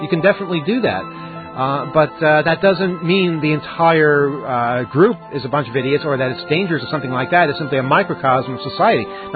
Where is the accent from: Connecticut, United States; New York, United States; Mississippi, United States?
New York, United States; I guess because I'm from New York, and there are just so damn many of them.